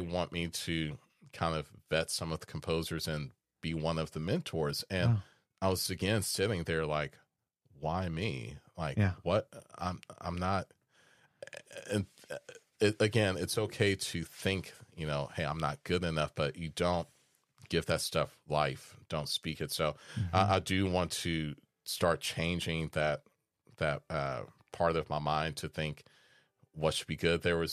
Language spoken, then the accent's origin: English; Des Moines, Iowa, United States; born there; I was born in Des Moines, Iowa.